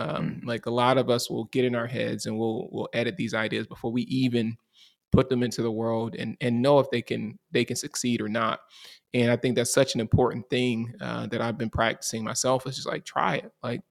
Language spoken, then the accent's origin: English; Baton Rouge, Louisiana, United States; Yeah, so I actually grew up just outside. I grew up in Baton Rouge, Louisiana.